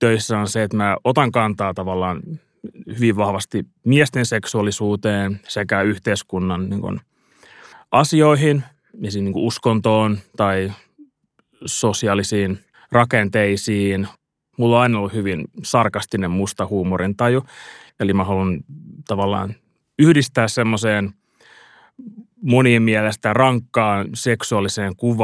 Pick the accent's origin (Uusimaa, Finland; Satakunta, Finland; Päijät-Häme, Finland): Uusimaa, Finland; Helsinki; mä oon helsinkiläinen